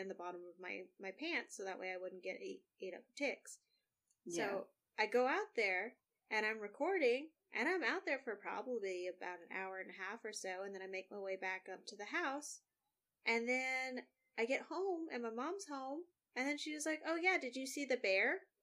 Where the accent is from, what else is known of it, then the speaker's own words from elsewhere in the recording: Tennessee, United States; You know, I'm from Jackson County, Tennessee, which is a very, very small area.